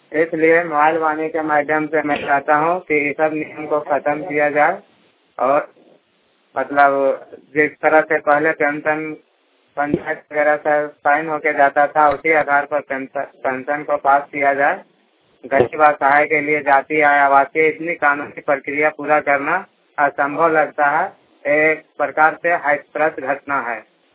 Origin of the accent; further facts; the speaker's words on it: India; मैं तारानाथ पंचायत से हूँ